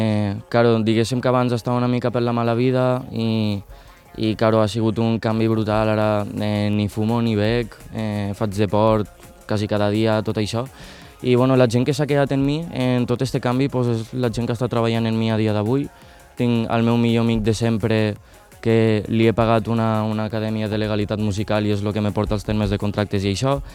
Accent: Tortosa, Catalonia, Spain; sóc un jove de 26 anys, d'aquí de la zona de Tortosa

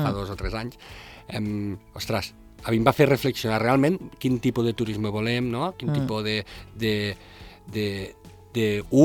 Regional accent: Catalonia, Spain; la gent d'aquí mos vam quedar una mica, i sobretot jo, que sóc del Delta.

